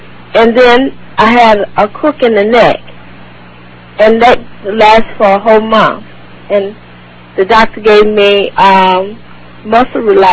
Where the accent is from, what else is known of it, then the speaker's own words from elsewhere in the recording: Montgomery, Alabama, United States; now in Los Angeles, United States; Oh, I'm from Montgomery, Alabama.